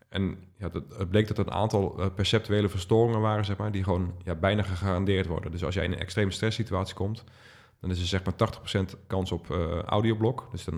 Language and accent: Dutch; Lisse, South Holland, Netherlands; born there; En de uitvaart was in Lisse, mijn geboortedorp, een dorp waar ik nu woon.